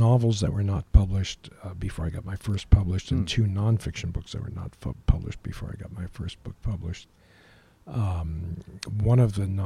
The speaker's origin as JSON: {"language": "English", "town": "Springfield", "region": "Massachusetts", "country": "United States", "tie": "born or raised there", "said": "No, I grew up in Springfield. My parents moved to Springfield, Massachusetts in 1947 because of the Springfield Plan, which was the country's first court-mandated integrated school project."}